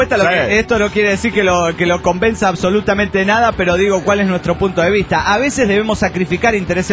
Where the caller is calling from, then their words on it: San Luis, Argentina; de San Luis, República Argentina.